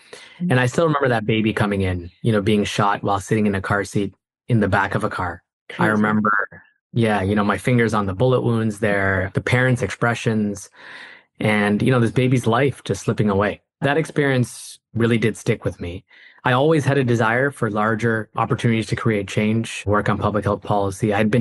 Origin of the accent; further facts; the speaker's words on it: Canada; born there; So I was born in Canada. Both my parents are South Asian from Bangalore.